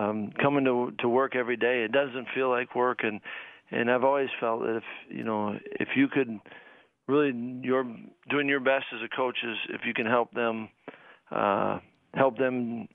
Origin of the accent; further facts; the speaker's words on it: Madison, Wisconsin, United States; I was fortunate because I grew up in Madison.